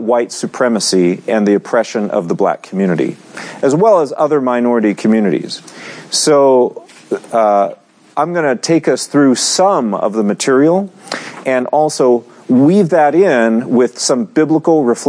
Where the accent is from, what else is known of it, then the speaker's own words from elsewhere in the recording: California, United States; now in Boston, United States; My wife and I'm actually from California, and my wife Ming had been here in Boston for quite some time.